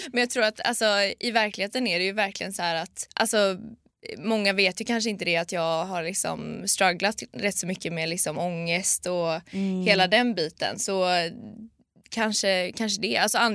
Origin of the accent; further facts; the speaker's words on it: Gothenburg, Västra Götaland County, Sweden; now in Stockholm, Sweden; jag är 25 år, fyller 26 i sommar. Jag kommer från Göteborg, flyttade till Stockholm 2019, i slutet på 2019.